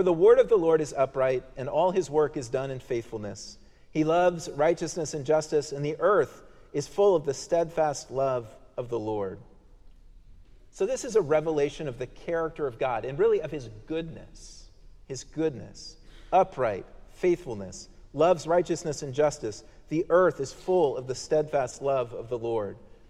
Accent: Colorado, United States; I like the Rocky Mountains. I'm from Colorado.

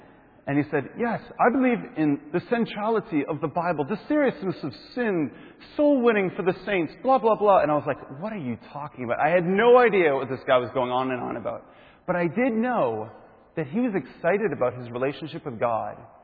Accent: Hampton Beach, New Hampshire, United States; I grew up in Hampton Beach, New Hampshire, the best beach north of Boston.

